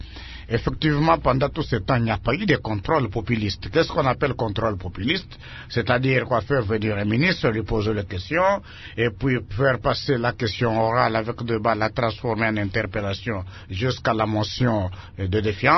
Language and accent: French; Mbuji-Mayi, Kasaï-Oriental, DR Congo; Et je viens de Mbujimayi et ça s'est passé très bien.